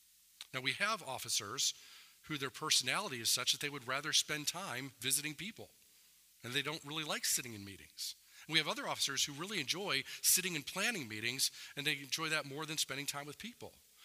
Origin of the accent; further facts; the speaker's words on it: Detroit, Michigan, United States; Now, I grew up in Detroit, and so I love Detroit sports teams.